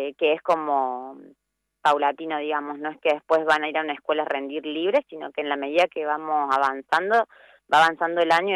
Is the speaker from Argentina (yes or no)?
yes; Colonia Tirolesa, Córdoba, Argentina; De Córdoba, de una localidad que se llama Colonia Tirolesa, que es cerquita de la capital.